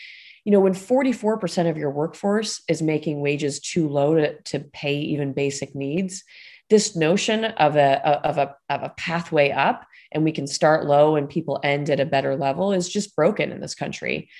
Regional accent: Buffalo, New York, United States; But I'm from Buffalo, New York, and you can do a lot more with the same salary there.

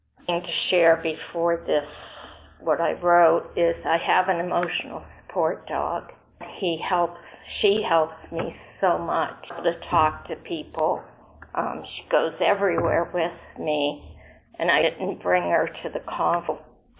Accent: Massachusetts, United States; compulsive overeater, and I'm from Massachusetts.

